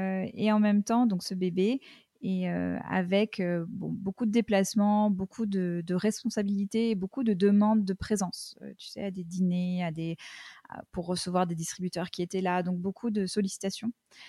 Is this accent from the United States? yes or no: yes; United States; je peux commencer par le fait que j'ai passé une bonne partie de mon enfance aux États-Unis.